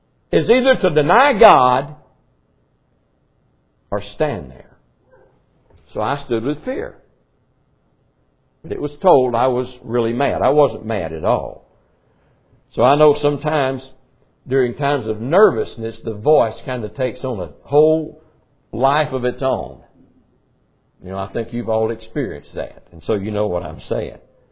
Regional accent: Arkansas, United States; when I grew up down in Arkansas, church discipline was kick them out.

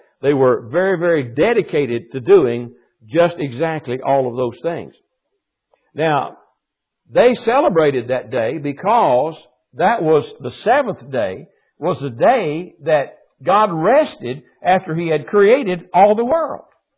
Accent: Arkansas, United States; now in Missouri, United States; Of course, I was raised in Arkansas. I don't know how it was up here in Missouri at all.

